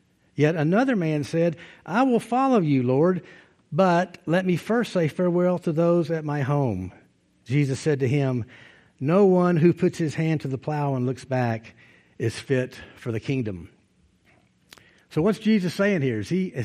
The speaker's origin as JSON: {"language": "English", "region": "Alabama", "country": "United States", "said": "By the way, I'm from Alabama."}